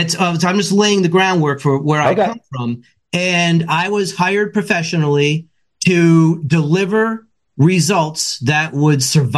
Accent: Rhode Island, United States; And in my home state of Rhode Island, where I've run for governor twice

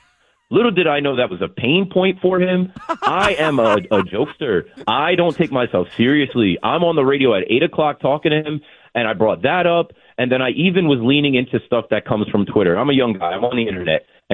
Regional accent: New Jersey, United States; now in New York, United States; I'm from the Jersey Shore area, and, you know, I'm living up here now in the city working on the show.

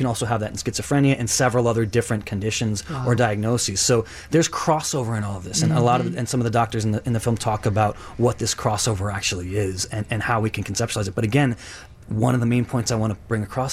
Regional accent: Chicago, Illinois, United States; also born or lived in Tehran, Iran; I've been in the Chicago area, western suburbs, and then in and out of the city for pretty much my whole life. I went out east to school, but I've been in Chicago pretty much my whole life.

